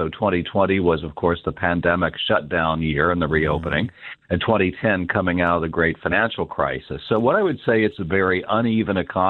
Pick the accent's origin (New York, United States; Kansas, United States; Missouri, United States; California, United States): Kansas, United States; you know, I grew up in Kansas.